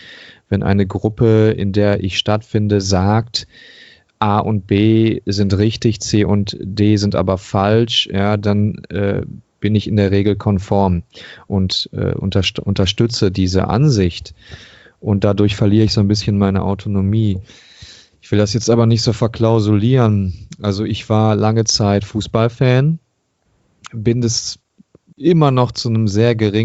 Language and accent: German; Duisburg, North Rhine-Westphalia, Germany; born there; Ich komme auch aus Duisburg gebürtig.